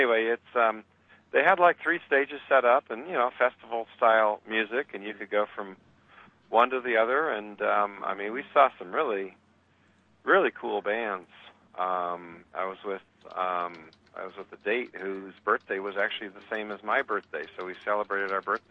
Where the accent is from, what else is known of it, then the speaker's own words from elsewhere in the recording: Iowa, United States; I would have known that, Bob. I'm from Iowa.